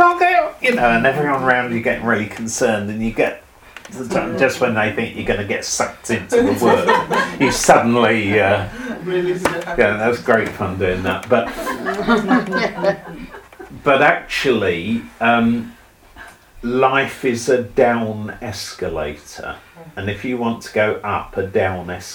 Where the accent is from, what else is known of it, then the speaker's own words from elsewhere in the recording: London, United Kingdom; a game that we used to play growing up in London, and going around the underground all the time.